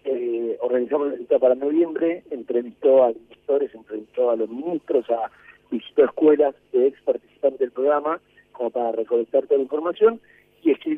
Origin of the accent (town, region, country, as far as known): Argentina